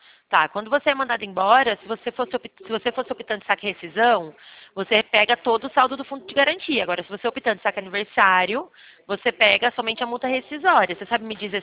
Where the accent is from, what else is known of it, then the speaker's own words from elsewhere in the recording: Leme, São Paulo, Brazil; Eu sou de São Paulo. Leme, São Paulo.